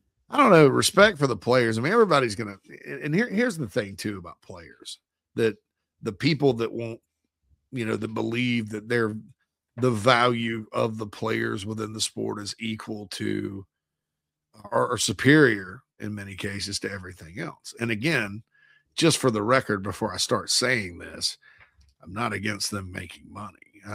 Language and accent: English; Spartanburg, South Carolina, United States; It's at the Shrine Bowl. The Carolinas in Spartanburg in my hometown.